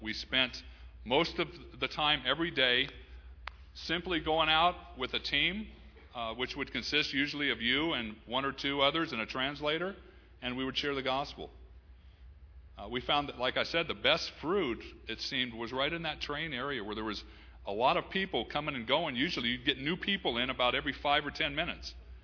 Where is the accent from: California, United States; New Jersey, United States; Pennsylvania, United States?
California, United States; Los Angeles; I usually start off with saying, you know what, I'm from Los Angeles, or from California.